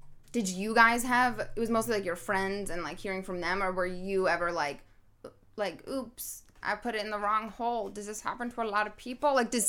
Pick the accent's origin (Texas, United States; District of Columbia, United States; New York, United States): New York, United States; And, like, I grew up in New York, mind you. So, like, sitting on the subway.